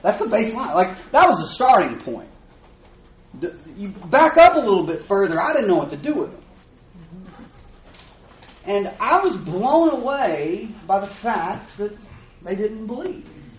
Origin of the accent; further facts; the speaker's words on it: DeQueen, Arkansas, United States; And I grew up in Southwest Arkansas. I was born in DeQueen. I graduated from DeQueen.